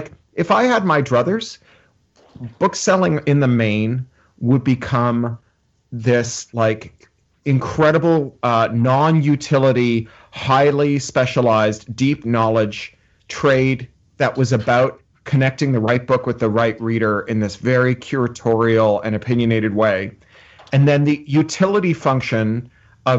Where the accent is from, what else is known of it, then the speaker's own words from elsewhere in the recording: Canada; also born or lived in London; now in Burbank, United States; I live in Burbank, California. I'm a Canadian who used to be a Londoner